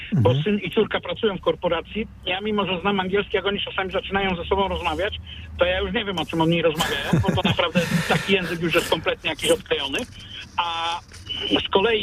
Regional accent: Poznań, Greater Poland Voivodeship, Poland; U nas w Poznaniu, wiadomo, też z gwary jakieś niemieczyzna też została.

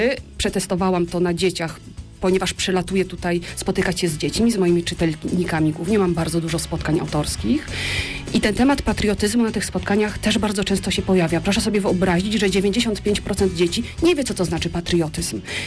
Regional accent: Poznań, Greater Poland Voivodeship, Poland; moved away as an adult; also born or lived in Italy / Brazil; urodziłam się w Polsce, tutaj się wychowałam, skończyłam szkołę średnią i uczelnię właśnie w Poznaniu, historię sztuki, a potem zwiałam zwyczajnie, najpierw do Włoch, chyba 10 czy 11 lat we Włoszech mieszkałam, potem do Brazylii.

